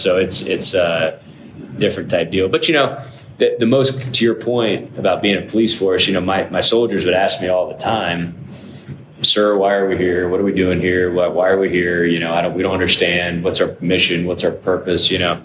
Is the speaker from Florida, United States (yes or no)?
yes; Florida, United States; I went to the University of Florida. I grew up in Florida and went that route to become an officer.